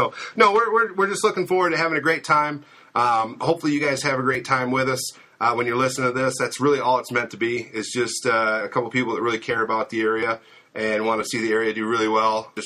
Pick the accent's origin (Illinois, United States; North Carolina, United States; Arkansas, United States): Arkansas, United States; Alma; born and raised in Alma, been around it my whole life.